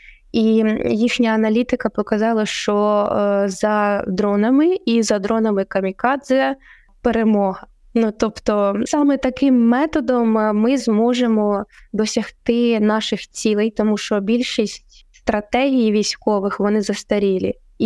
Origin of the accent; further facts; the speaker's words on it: Poltava Oblast, Ukraine; і навіть мою рідну Полтавську